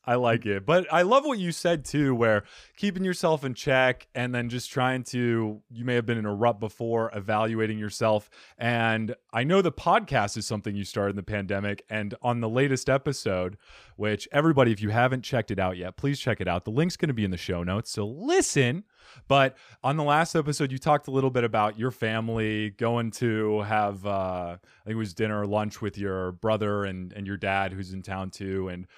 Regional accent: Phoenix, Arizona, United States; So she's from Brazil, I'm from Phoenix, and we thought, well, we want to be close to one or the other.

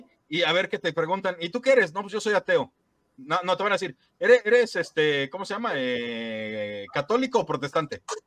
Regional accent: Mexico; Sí, para toda la gente de Latinoamérica, sepan que yo como mexicano puedo expresarme así

